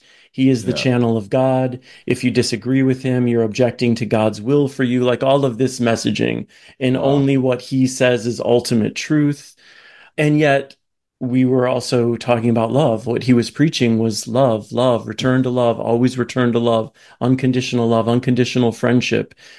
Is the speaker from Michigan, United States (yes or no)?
yes; Michigan, United States; now in San Francisco, United States; And I'm coming from Michigan. I had just gotten out of college, moved to San Francisco.